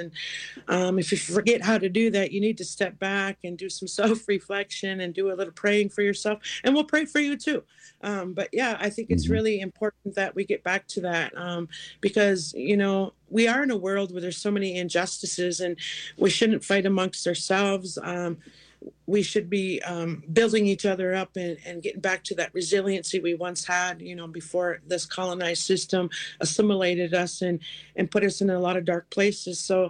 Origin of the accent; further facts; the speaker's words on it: Leech Lake Reservation, Minnesota, United States; I'm from the Leech Lake Reservation in northern Minnesota